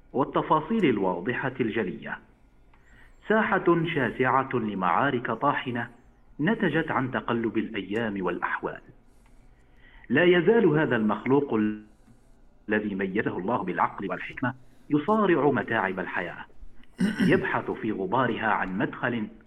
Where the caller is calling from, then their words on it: Algeria; من الجزائر.